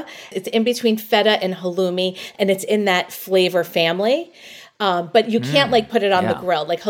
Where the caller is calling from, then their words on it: Chatham, New Jersey, United States; I'm calling from Chatham, New Jersey.